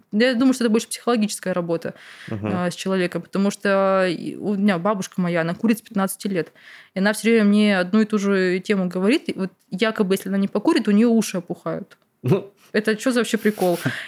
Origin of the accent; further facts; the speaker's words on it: Krasnoyarsk, Krasnoyarsk Krai, Russia; born there; moved away; Допустим, в Красноярске, где я родилась, там негде ездить действительно.